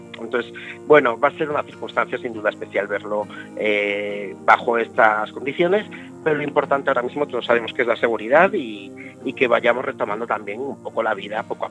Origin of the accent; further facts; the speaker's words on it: Galicia, Spain; Es la primera vez que lo hago en Galicia, aunque yo soy gallego.